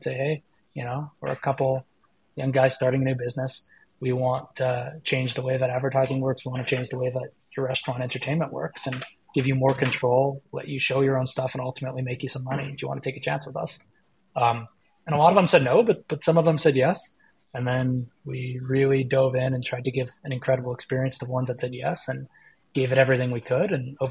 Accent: Canada; we were watching a hockey game, as every Canadian does.

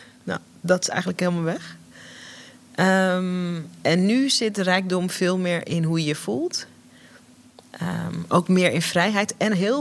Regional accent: Netherlands; born there; Wij zijn hier geboren in Nederland, mijn broertje en ik. Maar wij zijn van oorsprong geen Westerlingen.

